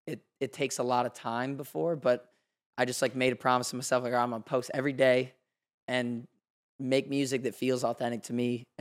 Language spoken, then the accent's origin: English; Arizona, United States; Because where I grew up in Arizona, it was like, you go to the left and you have like, you know, 10 minutes down the road, it's like horse ranches and everyone's like super Southern.